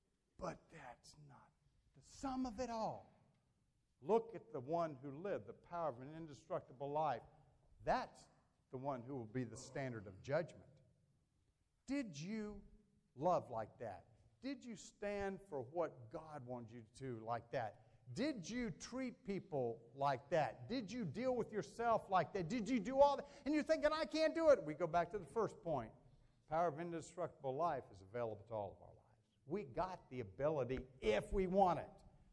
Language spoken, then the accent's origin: English; the South, United States; hey, I'm from the South. I know what the Bible Belt is about.